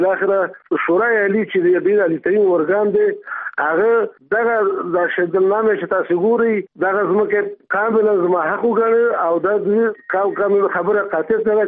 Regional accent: Nangarhar, Afghanistan; born there; زه د افغانستان د دې وطن بچی یم. زه د کامې دربند ولسوالۍ کې زیږېدلی یم

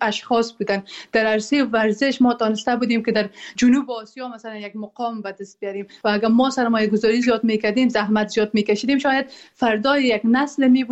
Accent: Afghanistan; مایی که در بیرون از افغانستان هستیم

